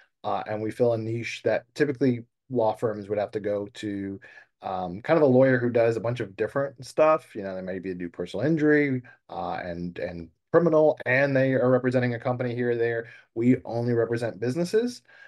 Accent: New Orleans, Louisiana, United States; I'm born and raised in New Orleans. I was an undergrad when Katrina hit

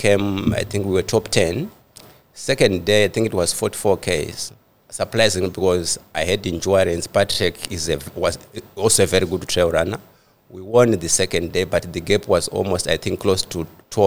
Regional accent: Zimbabwe; So basically, I'm from Zimbabwe. I was running from childhood. So, you know, where I come from, we come from very remote areas.

